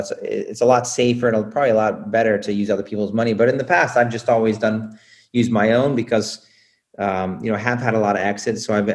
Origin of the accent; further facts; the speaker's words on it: Indianapolis, Indiana, United States; Yeah, you know, I'm from Indiana, the south side of Indianapolis, you know, just a normal family